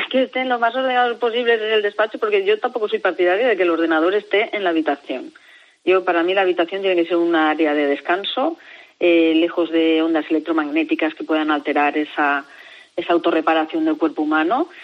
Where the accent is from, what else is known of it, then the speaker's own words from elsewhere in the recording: Valencia, Valencian Community, Spain; porque yo soy de Valencia